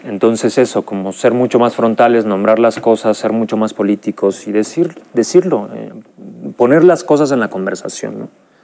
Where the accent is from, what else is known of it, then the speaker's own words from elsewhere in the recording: Mexico; como ese dolor del México profundo, rural, del cual pertenezco y de donde viene la historia de mi familia.